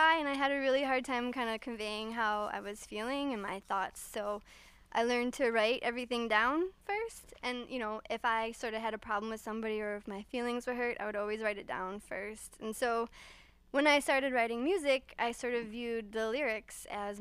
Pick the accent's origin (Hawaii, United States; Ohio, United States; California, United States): Ohio, United States; Cleveland; moved away; Yep, I am. I'm from Cleveland and then moved out here about 5 years ago or so.